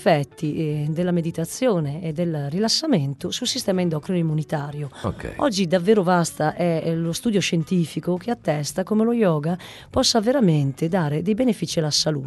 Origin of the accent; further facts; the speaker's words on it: Trieste, Friuli-Venezia Giulia, Italy; nel centro principale Trieste, che è la mia città natale